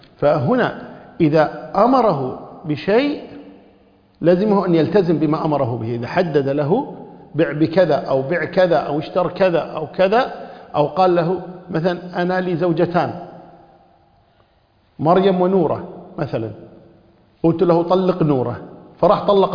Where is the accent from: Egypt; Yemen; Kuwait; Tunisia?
Kuwait; هنا عندنا في بلادنا